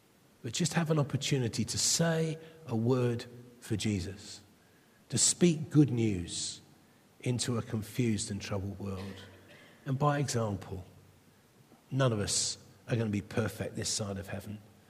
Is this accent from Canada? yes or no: no; England, United Kingdom; They looked at me strangely, but I'm English.